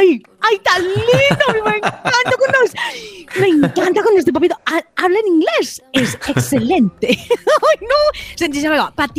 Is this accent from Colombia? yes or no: yes; Antioquia, Colombia; Y yo que soy bien paisa